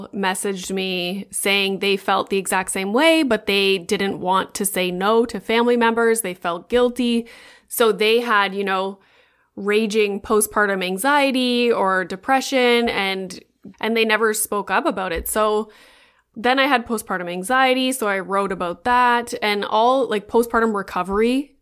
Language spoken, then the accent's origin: English; Sudbury, Ontario, Canada; So I am from Northern Ontario in Sudbury.